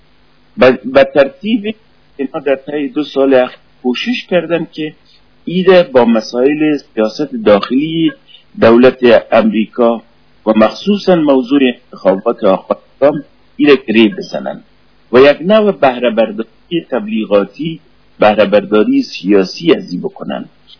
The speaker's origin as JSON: {"language": "Persian", "country": "Afghanistan", "said": "ما افغان هستیم"}